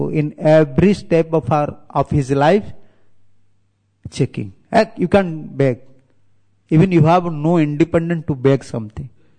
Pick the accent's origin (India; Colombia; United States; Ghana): India; English is a second language; My pronunciation is a little different because I am from India and I usually am not speaking in English.